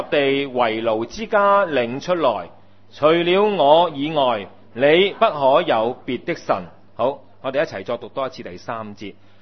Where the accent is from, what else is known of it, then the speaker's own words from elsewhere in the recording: China; 我哋中國人咧句説話喎，四個字嘅高深